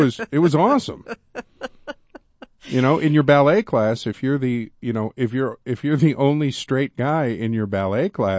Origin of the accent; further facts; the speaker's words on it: Munster, Indiana, United States; I grew up in Munster, Indiana, which is up in the northwest corner of the state, and I was in marching band.